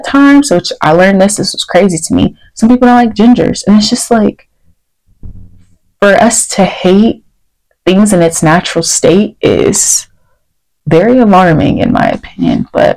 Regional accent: Texas, United States; also born or lived in Virginia; Also, fun fact, I was born in Virginia but raised in Texas, so I have love for both states.

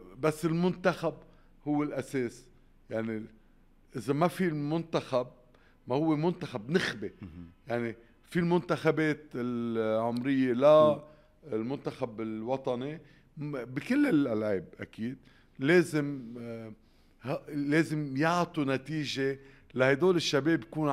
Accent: Lebanon; أنا من لبنان

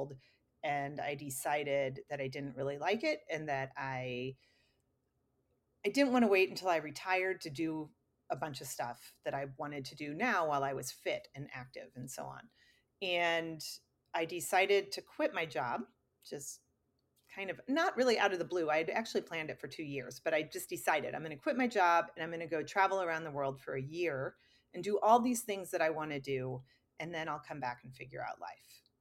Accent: Midwest, United States; I mean, my parents and I grew up in the Midwest, and, you know, we would take driving trips everywhere, but I didn't even have a passport until I was 30.

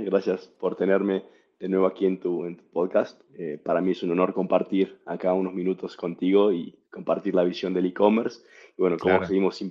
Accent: Argentina; now in Mexico City, Mexico; Soy argentino, pero vivo en Ciudad de México.

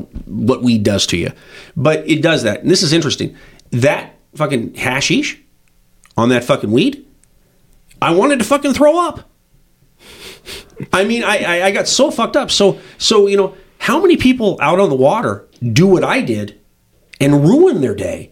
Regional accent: Australia; I'm fucking Aussie as far as, tolerance.

